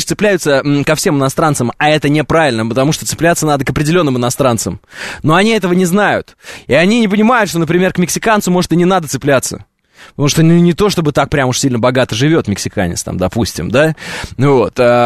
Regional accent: Moscow, Russia; Я русский! Я из России! Я из Москвы!

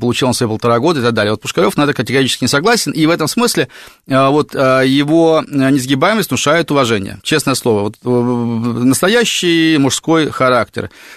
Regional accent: Nakhodka, Primorsky Krai, Russia; born there; Я сам, кстати, родился в Находке. Папа у меня из Владивостока, мама из Находки, все родственники живут в Владивостоке.

